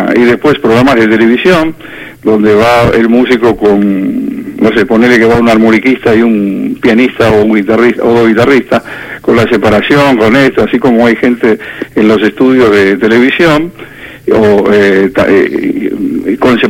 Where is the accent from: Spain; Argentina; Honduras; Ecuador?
Argentina; Villa Diamante, Buenos Aires Province; Mira, yo me crié en Villa Diamante, uh-huh. Cuando Horacio Acavalo fue campeón mundial, yo vivía a dos cuadras de su casa.